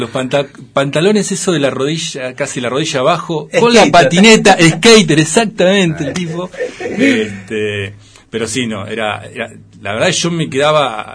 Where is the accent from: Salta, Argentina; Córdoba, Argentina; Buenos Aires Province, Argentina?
Buenos Aires Province, Argentina; La Plata; also born or lived in Chacabuco; Yo soy platense, viví hasta los 11 años en La Plata. De ahí mis viejos nos fuimos a vivir a Chacabuco, provincia de Buenos Aires.